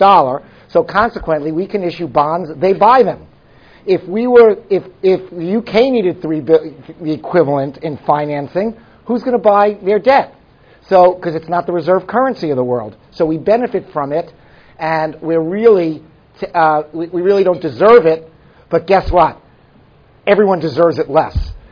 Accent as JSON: {"language": "English", "town": "Brooklyn", "region": "New York", "country": "United States", "tie": "born or raised there", "said": "I grew up in the Linden Projects in East New York, Brooklyn, which was kind of a public. I grew up in public housing in New York."}